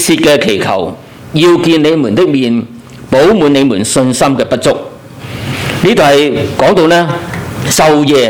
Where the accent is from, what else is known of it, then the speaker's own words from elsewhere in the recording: Guangdong, China; 我们广东人所谓要死要活啊。